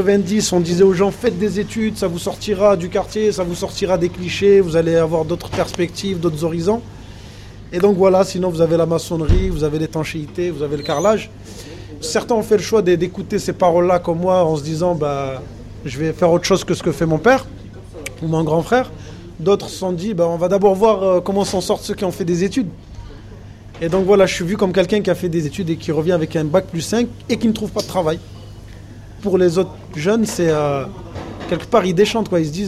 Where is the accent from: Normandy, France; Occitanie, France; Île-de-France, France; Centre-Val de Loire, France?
Occitanie, France; Montpellier; also born or lived in Morocco; J'ai 29 ans, bientôt 30 ans. J'ai grandi à Montpellier, je suis né au Maroc. J'ai fait 6 ans de stage à Paris. J'appelle ça le service militaire. Et là, je suis de retour à Montpellier.